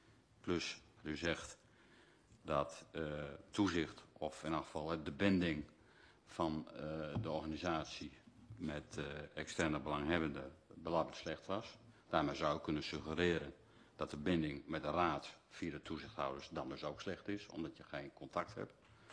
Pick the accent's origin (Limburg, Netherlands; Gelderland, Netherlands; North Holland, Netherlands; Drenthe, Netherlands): Drenthe, Netherlands; Zuidlaarderveen; Ik wil zeggen, ik kom zelf uit Zuid-Laardeveen. En dat ligt vlak bij de groef.